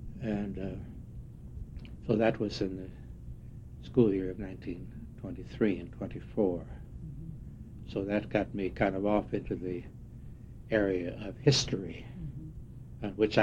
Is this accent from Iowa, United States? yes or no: yes; Thompson, Iowa, United States; also born or lived in Decorah, United States; in this small town of Thompson, Iowa, mm-hmm. and later on in Decorah, Iowa, where my father was a editor and professor at Luther College.